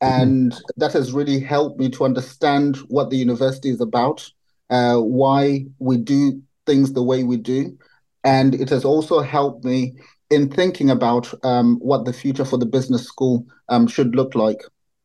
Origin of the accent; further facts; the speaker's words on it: Zimbabwe; born there; So I was born in Zimbabwe.